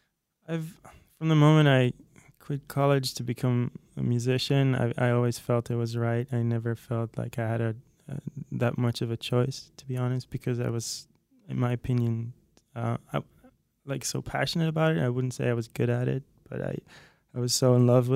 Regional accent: North Holland, Netherlands; now in Los Angeles, United States; I'm originally from the Netherlands, from this place outside Haarlem, which is close to Amsterdam.

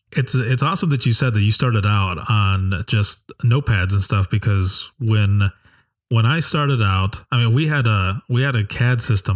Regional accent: Michigan, United States; also born or lived in Florida; And when I moved from Florida back home to Michigan and started working with Allegan

